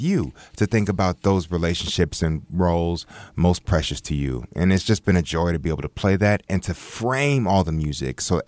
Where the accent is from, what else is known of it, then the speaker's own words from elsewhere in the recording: Chicago, Illinois, United States; We're here from Chicago, and so we resonate